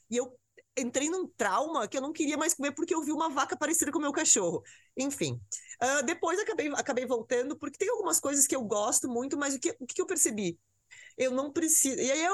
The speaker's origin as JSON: {"language": "Portuguese", "region": "Rio Grande do Sul", "country": "Brazil", "said": "por ser gaúcha, eu e o Thiago, meu marido, somos gaúchos"}